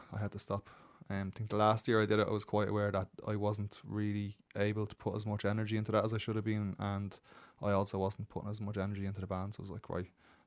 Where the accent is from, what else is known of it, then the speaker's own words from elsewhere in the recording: Baldoyle, Leinster, Ireland; also born or lived in England; I grew up out in Baldoyle